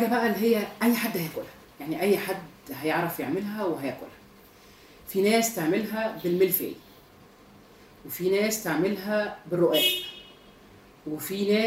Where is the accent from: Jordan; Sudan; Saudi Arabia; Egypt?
Egypt; Bein El Sarayat, Giza Governorate; أنا من بني سريات عند جامعة القاهرة